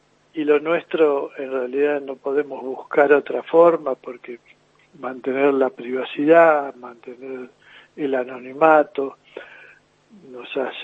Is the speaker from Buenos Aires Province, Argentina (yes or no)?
yes; La Plata, Buenos Aires Province, Argentina; Yo soy platense, sí.